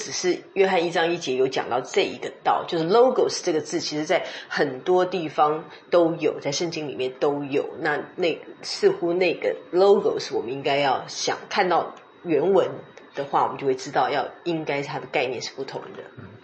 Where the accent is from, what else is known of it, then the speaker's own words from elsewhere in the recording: China; 其实他相信是会对我们中国人有很大的混淆的问题。